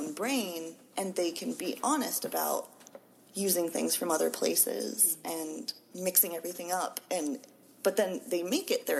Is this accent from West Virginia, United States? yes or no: yes; West Virginia, United States; I'm from West Virginia originally, and so I have a friend back there who we work on some zines together.